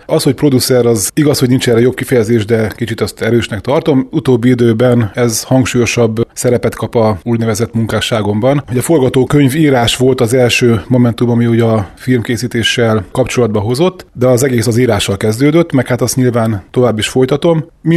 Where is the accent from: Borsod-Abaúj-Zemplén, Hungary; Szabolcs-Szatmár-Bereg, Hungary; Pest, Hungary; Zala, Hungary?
Szabolcs-Szatmár-Bereg, Hungary; Vámosoroszi; Ugye Vámosoroszból származom, biztos már tudják néhányan.